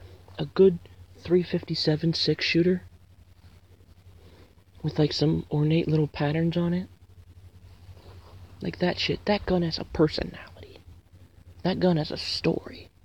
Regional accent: Canada; Yeah, if you couldn't guess, so far from the hints, I'm Canadian. Yeah, there's not a whole lot of guns up here.

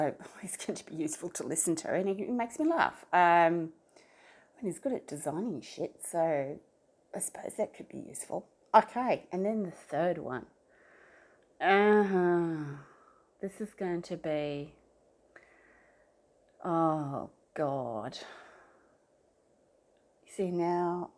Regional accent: Australia; I'm an Australian. We don't have Kool-Aid here.

